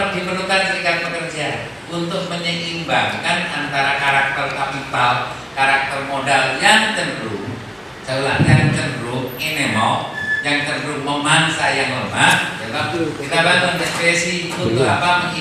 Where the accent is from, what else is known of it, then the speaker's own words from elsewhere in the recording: Purworejo, Central Java, Indonesia; orang Cirebon ini termasuk saya orang Purworejo atau orang Jawa Tengah sudah bergaul